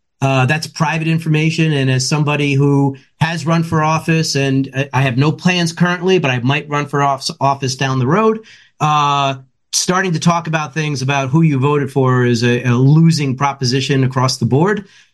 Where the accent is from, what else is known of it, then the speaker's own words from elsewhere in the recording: Rhode Island, United States; And in my home state of Rhode Island, where I've run for governor twice